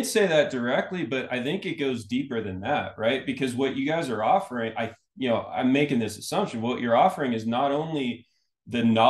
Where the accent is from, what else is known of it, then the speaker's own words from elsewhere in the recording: United States; One of the things that we know as especially as an American is that anything worthwhile takes a lot of pain, suffering, and effort.